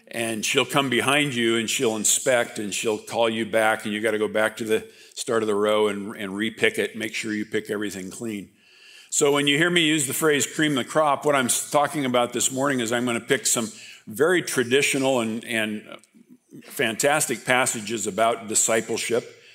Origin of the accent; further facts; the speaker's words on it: Oregon, United States; but I grew up in the Willamette Valley, and I picked strawberries and pole beans.